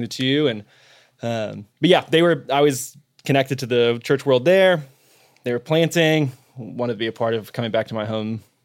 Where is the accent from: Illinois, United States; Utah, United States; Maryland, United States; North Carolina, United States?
Utah, United States; Salt Lake City; So I'm from Salt Lake originally.